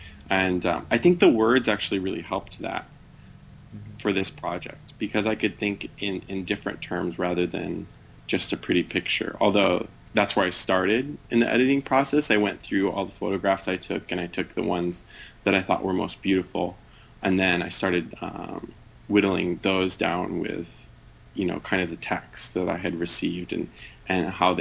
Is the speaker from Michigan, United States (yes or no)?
yes; Michigan, United States; now in Chicago, United States; because I grew up near Lake Michigan on the other side of the lake. And even though now I live in a major city and not in the woods like I did before